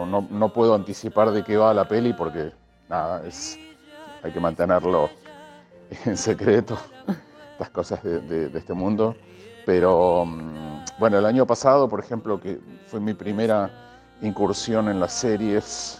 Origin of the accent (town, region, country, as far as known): Argentina